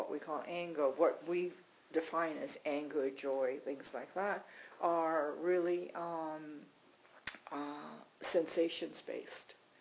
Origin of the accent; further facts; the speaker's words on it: Montreal, Quebec, Canada; I grew up in Montreal, I spoke French growing up